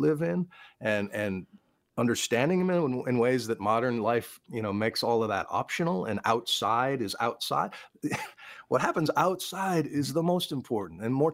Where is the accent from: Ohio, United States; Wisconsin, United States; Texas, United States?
Wisconsin, United States; talk to the fishermen, the anglers, the sportsmen and women, the bird hunters in my home state of Wisconsin, and they'll tell you.